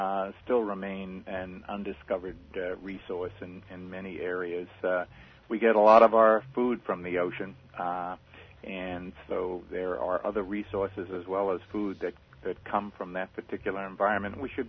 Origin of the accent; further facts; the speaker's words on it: Union City, New Jersey, United States; now in Naples, United States; I was born in Jersey City, New Jersey, then moved uptown to Union City, New Jersey, which is just where the Lincoln Tunnel goes into New York City. So I was a city boy